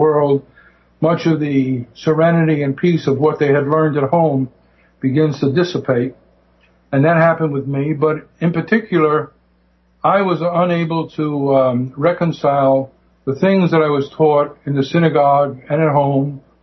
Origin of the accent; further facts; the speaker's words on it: New York, United States; We grew up in Brooklyn, New York, and we were growing up as a conservative Jews